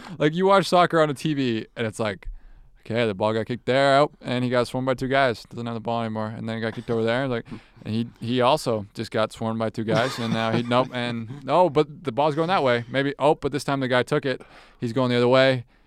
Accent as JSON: {"language": "English", "country": "United States", "said": "As an American, I accept – soccer."}